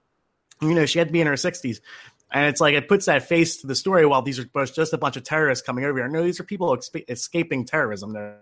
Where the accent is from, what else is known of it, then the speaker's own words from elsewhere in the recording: Philadelphia, Pennsylvania, United States; and there wasn't that type of activism going on growing up in Philadelphia.